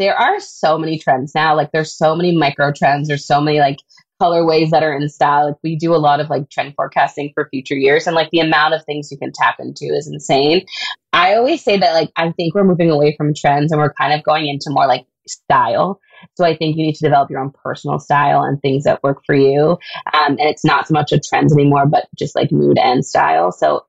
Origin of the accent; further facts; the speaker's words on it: Canada; So that's a big plus to being a Canadian designer.